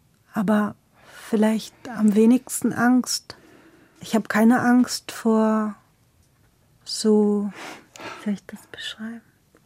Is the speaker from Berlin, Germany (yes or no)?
yes; Berlin, Germany; Ja, in Kreuzberg.